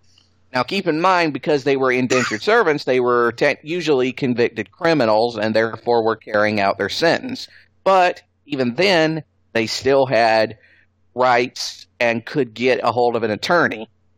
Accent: Georgia, United States; a lot of them especially were in penal colonies like my home state of Georgia.

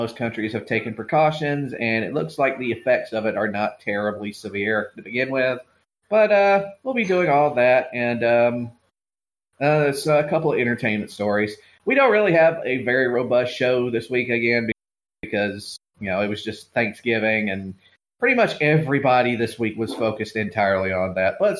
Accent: Georgia, United States; This one was in my home state of Georgia.

